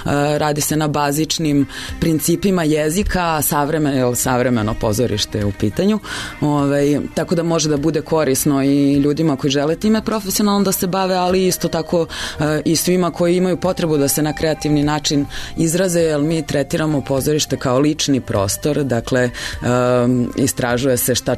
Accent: Russia; pošto sam ja isto detinjstvo provjela u Rusiji

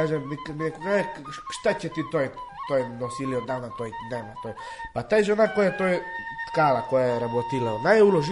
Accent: Svrljig, Southern and Eastern Serbia, Serbia; Iz Svrljig sam, rodom iz Svrljig, starinom po oca i Šljivovik, po majku iz Radmirovac. 2000. sam godište

